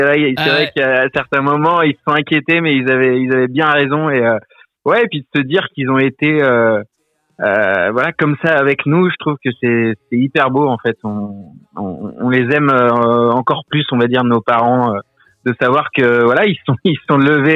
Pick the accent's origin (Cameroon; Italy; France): France; Paris, Île-de-France; moi j'ai grandi à Paris et puis je suis descendu de Paris